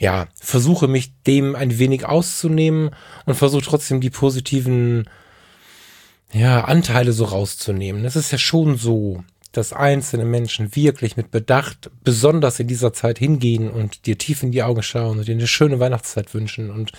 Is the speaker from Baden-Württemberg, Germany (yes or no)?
no; Ratingen, North Rhine-Westphalia, Germany; born there; Ich bin in Rating geboren.